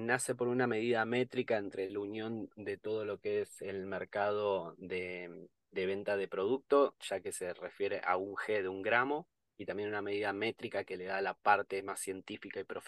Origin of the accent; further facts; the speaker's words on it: Tierra del Fuego, Argentina; now in Córdoba, Argentina; En realidad, originalmente yo soy de Tierra del Fuego.